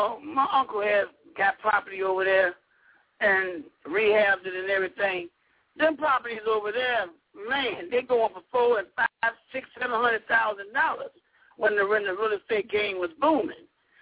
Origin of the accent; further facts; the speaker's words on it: Woodlawn, United States; I'm born and raised in Woodlawn, and that's what happened to us over in Woodlawn.